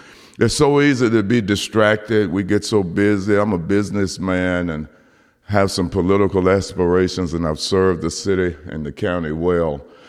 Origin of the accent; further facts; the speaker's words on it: Whitehaven, Tennessee, United States; I live all the way at the Mississippi line. I come from Whitehaven.